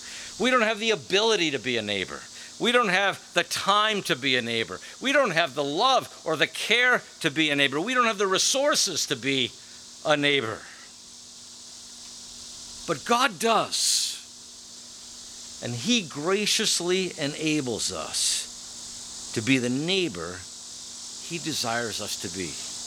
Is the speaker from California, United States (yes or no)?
no; New York, United States; also born or lived in Pittsburgh / Oklahoma; I told him I came from Pittsburgh. Well, before that, where? Well, Oklahoma. Before that, where? Well, New York.